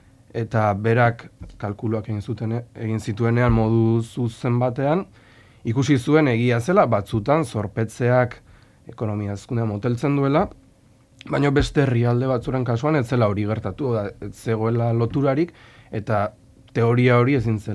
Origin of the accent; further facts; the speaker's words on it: Tolosa, Basque Country, Spain; ni Tolosarra naiz.